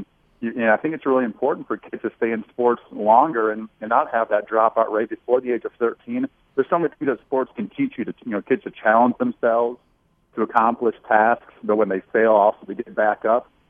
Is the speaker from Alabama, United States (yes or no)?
no; Iowa, United States; now in Omaha, United States; I live in Omaha, Nebraska. I grew up in the Midwest, grew up in Iowa, just the state next door, and sort of ended up in Omaha.